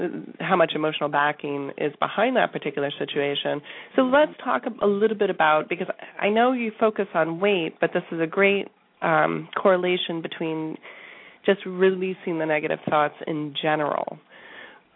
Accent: the South, United States; you know, I grew up in the South.

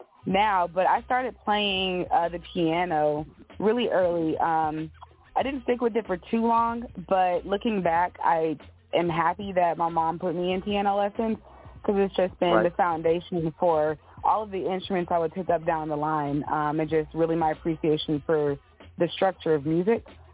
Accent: Atlanta, Georgia, United States; I'm from Atlanta, born and raised.

